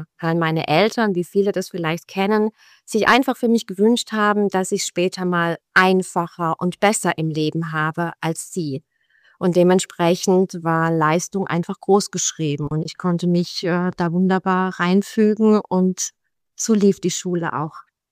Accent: Heilbronn, Baden-Württemberg, Germany; born there; now in Schwäbisch Hall, Germany; das ist nur mein Geburtsort. Ich wohne jetzt in der Nähe von Schwäbisch Hall. Das ist jetzt nicht so wahnsinnig weit weg von Heilbronn, aber doch nur ein paar Kilometer weg. Und ich wohne sehr, sehr ländlich

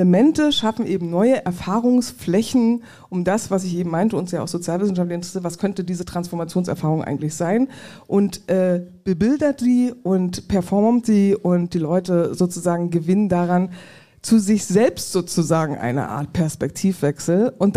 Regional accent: Rostock, Mecklenburg-Vorpommern, Germany; born there; Ich bin quasi ja auch eine Rückkehrerin, obwohl ich gebürtige Rostockerin bin und mich natürlich nicht als Rückkehrerin in die Lausitz bezeichnen würde, sondern als Zugezogene.

